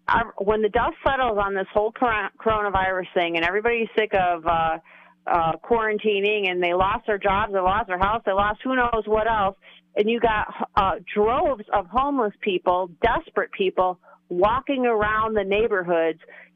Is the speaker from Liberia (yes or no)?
no; Chicago, Illinois, United States; Well, I'm originally from Chicago area, so...